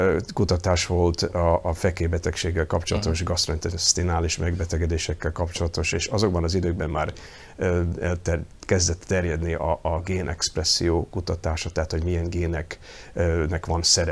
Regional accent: Dunajská Streda, Trnava Region, Slovakia; also born or lived in Bratislava; Dunaszerdején születtem, és onnan végül 14 éves koromban felkerültem Pozsonyba

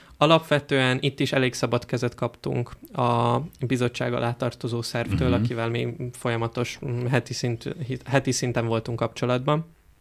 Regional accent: Štúrovo, Nitra Region, Slovakia; a saját szülővárosomat, Párkányt, és akkor Esztergomot próbálnám így minél inkább is minél több oldalról megfogni

